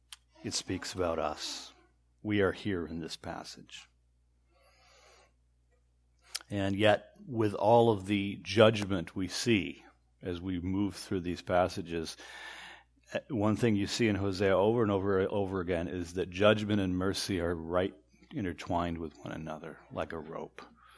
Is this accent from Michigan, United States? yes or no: yes; Michigan, United States; I'm half Canadian. I grew up in Michigan, so I can claim these guys.